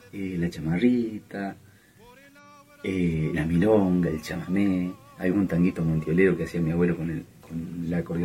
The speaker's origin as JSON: {"language": "Spanish", "town": "Las Cuevas", "region": "Entre Ríos", "country": "Argentina", "tie": "born or raised there", "said": "Yo nací en Las Cuevas, departamento Diamante, o sea, en Entre Ríos. Es una localidad chiquita de 1000 habitantes, más o menos, lugareños, pescadores, cazadores. Ahí nací, a la orilla del río. O sea, tengo una infancia bien de isla"}